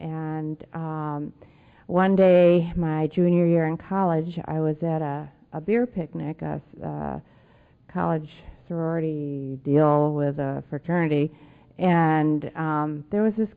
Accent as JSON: {"language": "English", "town": "Chicago", "region": "Illinois", "country": "United States", "tie": "born or raised there", "said": "We grew up in Chicago."}